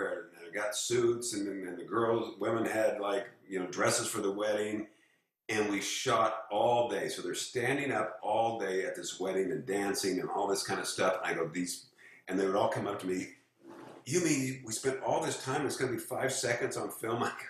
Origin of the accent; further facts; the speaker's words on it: Missouri, United States; I did a movie in Kansas City, and I'm from Missouri